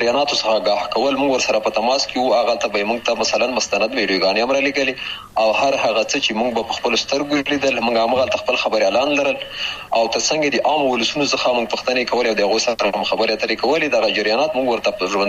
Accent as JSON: {"language": "Pashto", "region": "Khyber Pakhtunkhwa", "country": "Pakistan", "tie": "born or raised there", "said": "ما هغه 1340 کال و چې زه په همدې ولسوالۍ کې پیدا شوم، د بابو خیلو نومې ځای کې چې دا هم همدغه ته هم جواره ولسوالۍ ده، د ښکته پښتونخوا هغه ولسوالۍ چې د ډیورن کرخي سره جوخته"}